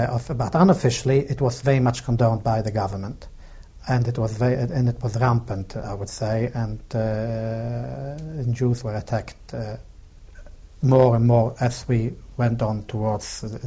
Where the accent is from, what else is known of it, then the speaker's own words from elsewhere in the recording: Poland; first of all, in Poland, there were not many cars about. In my hometown, there were very, very few cars.